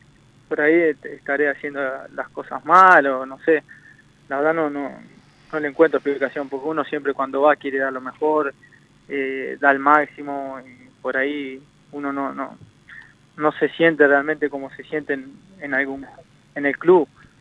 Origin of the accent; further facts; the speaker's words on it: Uruguay; como hincha y como uruguayo lo disfruté como todos ustedes seguramente